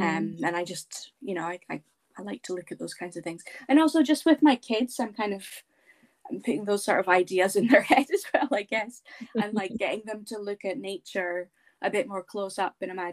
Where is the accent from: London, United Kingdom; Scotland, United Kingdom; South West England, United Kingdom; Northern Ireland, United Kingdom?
Scotland, United Kingdom; Dundee; So I grew up in or near Dundee in Scotland, and I studied textile design at Duncan of Jordanston Art College in Dundee.